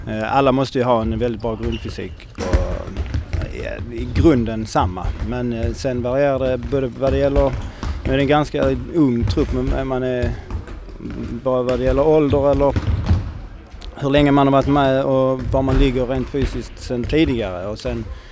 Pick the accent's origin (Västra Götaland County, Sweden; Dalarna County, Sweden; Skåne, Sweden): Skåne, Sweden; Landskrona; now in Halmstad, Sweden; Från Landskrona i grund och botten. Jag har bott 10 år i Halmstad. Så det är väl Halmstad som är hemma.